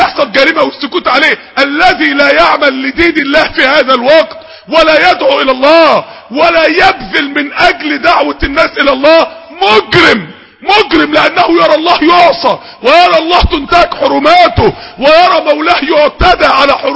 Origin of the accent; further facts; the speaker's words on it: Mansoura, Dakahlia, Egypt; نقلوه على المستشفى عندنا في المنصورة